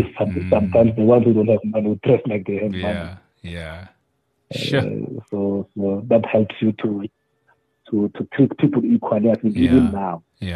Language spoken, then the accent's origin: English; Maguru, Limpopo, South Africa; English is a second language; So I grew up in Limpopo, in a rural area, in a village called Maguru.